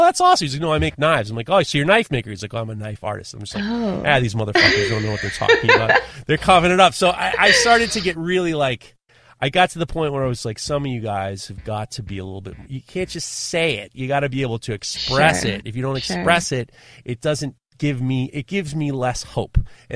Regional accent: the South, United States; don't ask me, I'm from the South.

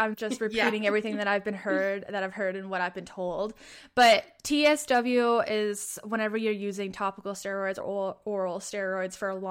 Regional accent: Prince Edward Island, Canada; I am from Prince Edward Island, Canada.

